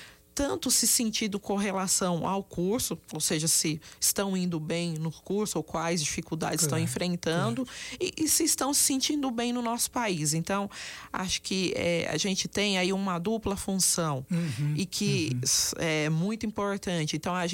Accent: Brazil; born there; nós, pessoas negras, que já nascemos aqui no Brasil

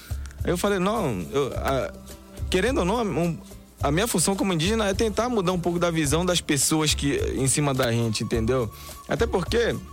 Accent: Amazonas, Brazil; moved away; Eu vivia lá, eu conhecia o meu povo tucano, outro povo. E quando eu cheguei aqui, eu saí do Amazonas... Eu descobri que existem vários povos.

